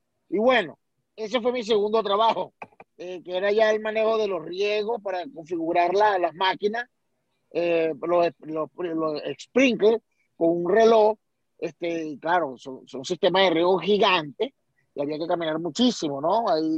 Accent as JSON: {"language": "Spanish", "region": "Portuguesa", "country": "Venezuela", "tie": "born there", "also_born_or_lived": "Valencia / Caracas / Maracaibo / Barquisimeto", "said": "yo nací en Acarí, Guaragua, en la ciudad de Gemela, el estado portuguesa, pero me fui a estudiar, estudié en Valencia, estudié en Caracas, en Maracaibo, y bueno, terminé haciendo vida en Barquisimeto."}